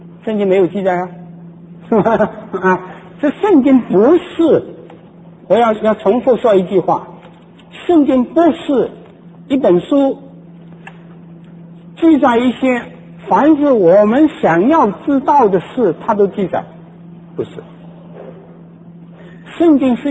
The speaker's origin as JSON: {"language": "Chinese", "country": "China", "said": "我们中国人"}